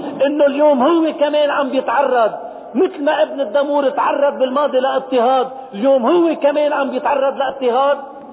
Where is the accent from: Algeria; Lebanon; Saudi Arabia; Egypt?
Lebanon; هالمسائل بتتأمن بالقدر يلي منكون كلنا سوا كلبنانيين شدين على بعضنا